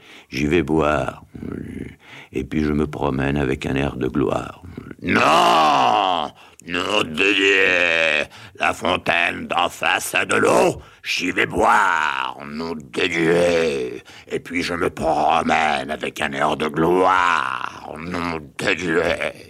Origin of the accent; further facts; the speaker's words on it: France; Oui, bien sûr, je suis français.